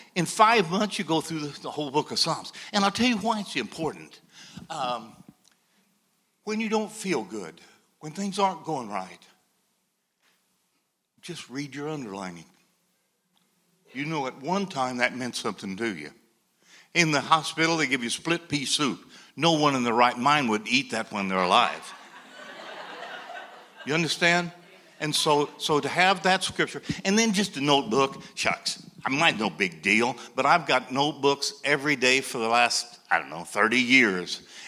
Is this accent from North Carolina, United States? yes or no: no; Du Quoin, Illinois, United States; now in Chicago, United States; I'm from DuCoin. We always go to all the car races.